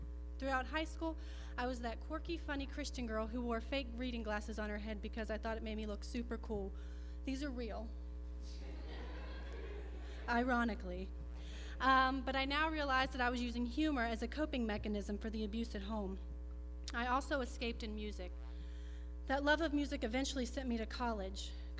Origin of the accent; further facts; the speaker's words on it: Gladesville, West Virginia, United States; also born or lived in North Carolina; I was born in North Carolina but raised in Gladesville, West Virginia.